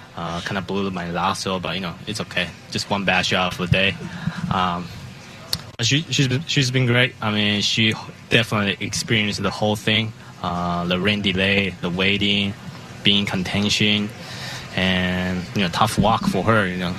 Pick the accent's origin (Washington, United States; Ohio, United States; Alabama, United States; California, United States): Washington, United States; Seattle; Well, I'm from Seattle, so yeah. I'm a little bit biased.